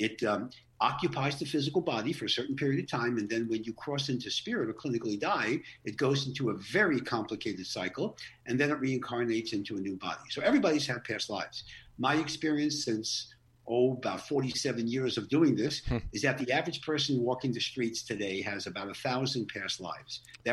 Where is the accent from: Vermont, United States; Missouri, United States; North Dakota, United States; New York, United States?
New York, United States; New York City; I'm from New York. I have a different attitude. Okay. New York City specifically.